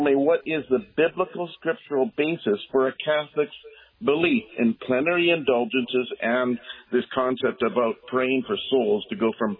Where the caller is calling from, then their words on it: Sechelt, British Columbia, Canada; I'm in Seychelles, BC, Sunshine Coast here. We're right across from Vancouver.